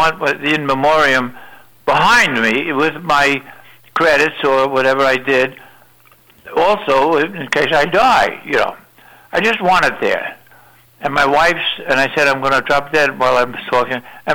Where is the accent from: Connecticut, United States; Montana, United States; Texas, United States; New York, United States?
New York, United States; Brooklyn; I'm from Brooklyn originally.